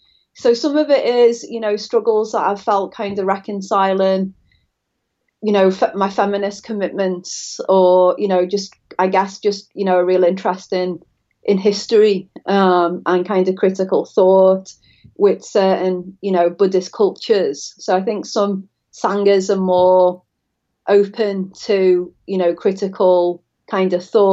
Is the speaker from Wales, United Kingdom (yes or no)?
no; Liverpool, North West England, United Kingdom; now in Florida, United States; I'm from Liverpool, just to, in case the audience is startled by my accent. I'm not a native to Florida.